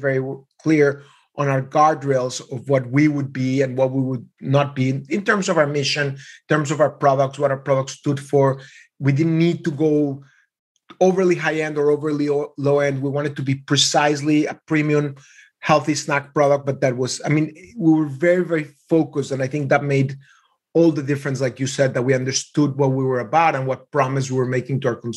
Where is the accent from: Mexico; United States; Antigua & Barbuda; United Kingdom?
Mexico; I was raised in Mexico in a very small Jewish community